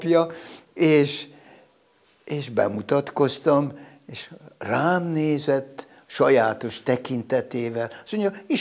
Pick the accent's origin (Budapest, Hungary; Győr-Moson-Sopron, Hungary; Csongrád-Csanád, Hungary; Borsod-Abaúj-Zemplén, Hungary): Győr-Moson-Sopron, Hungary; Győrzámoly; nem egykeként nőttem fel, hanem ebben a nagy családban, ez Győr Zámói volt, édesanyám oda ment vissza, és egy csodálatos falu közösségbe kerültem